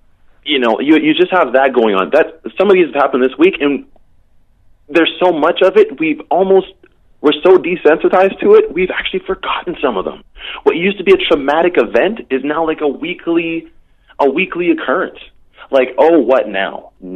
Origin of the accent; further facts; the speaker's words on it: Canada; So as a Canadian, I can say, like, well, maybe there needs to be some change to the system.